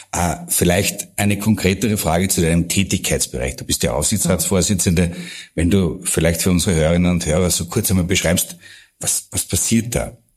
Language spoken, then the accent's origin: German; Villach, Carinthia, Austria; born there; Als gebürtiger Villacher sind mir Geselligkeit und Familiensinn quasi in die Wiege gelegt.